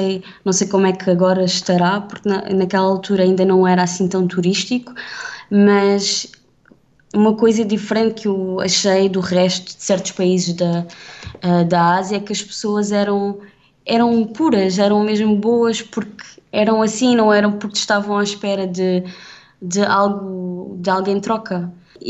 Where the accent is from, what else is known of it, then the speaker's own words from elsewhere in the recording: Portugal; moved away as an adult; eu não sou a mesma pessoa que era há 3 anos atrás quando saí de Portugal.